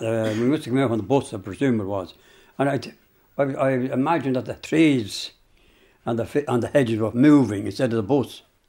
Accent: Bona Breena, Ireland; Well, I came from Bona Breena. I was reared in Bona Breena.

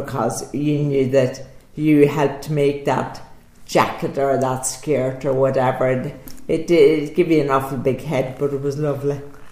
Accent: Monaghan, Ulster, Ireland; also born or lived in Portadown, United Kingdom; I was born in Portadown, and I was brought up in Monaghan. My mother was from Armagh, my father was from Monaghan.

